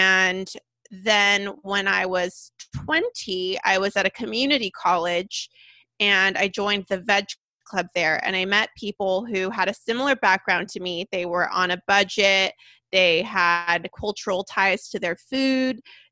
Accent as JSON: {"language": "English", "town": "Sacramento", "region": "California", "country": "United States", "said": "I'm from Sacramento."}